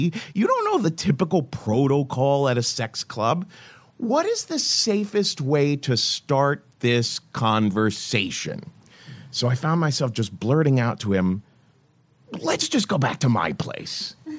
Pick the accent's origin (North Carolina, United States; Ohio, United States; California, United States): Ohio, United States; And I thought to myself, geez, you know, I'm from Ohio. I don't know how to be impolite and like cut things.